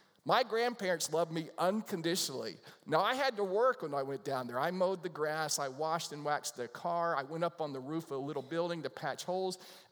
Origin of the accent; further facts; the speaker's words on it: Morehead City, North Carolina, United States; We would sit on our front porch in downtown Morehead City and watch the cars. That's how exciting my hometown was, right?